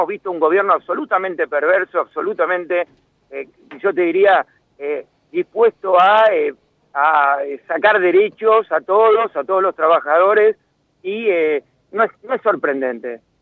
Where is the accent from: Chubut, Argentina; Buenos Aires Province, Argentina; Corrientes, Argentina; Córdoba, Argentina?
Buenos Aires Province, Argentina; La Plata; yo que soy de La Plata lo conozco muy bien, todo el área de Berazategui, todo el área de La Plata